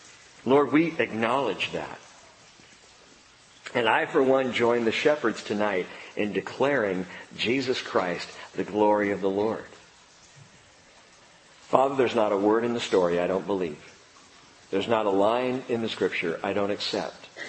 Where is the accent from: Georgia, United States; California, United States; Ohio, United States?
California, United States; See, we were raised in California, and that's what you do.